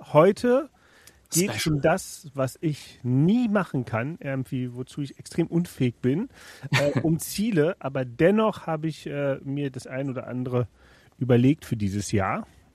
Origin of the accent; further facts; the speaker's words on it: Rhineland, Germany; als Rheinländer